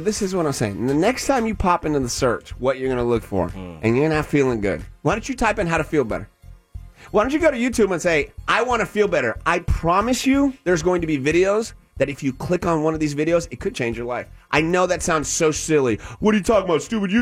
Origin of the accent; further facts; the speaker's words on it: Cuba; now in United States; it happened in my home country of Cuba.